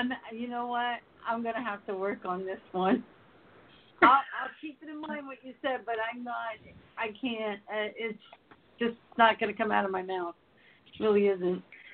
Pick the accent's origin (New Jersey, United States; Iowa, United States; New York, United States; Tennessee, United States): New York, United States; I'm sorry, I'm a New Yorker, what can I tell you? Old school.